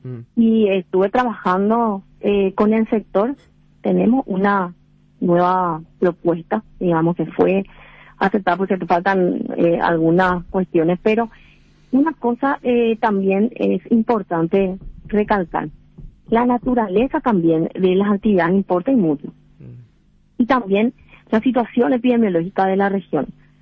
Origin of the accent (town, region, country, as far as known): Paraguay